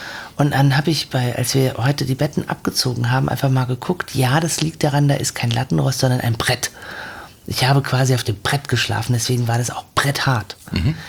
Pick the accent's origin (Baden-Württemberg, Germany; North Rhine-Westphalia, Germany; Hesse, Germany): Hesse, Germany; Kassel; Aus Kassel.